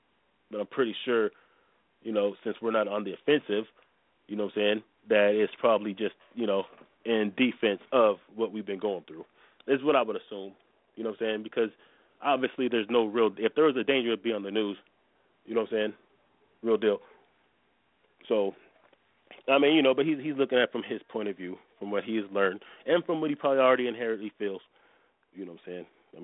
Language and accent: English; United States; As an American, we are taught to accept living in a melting pot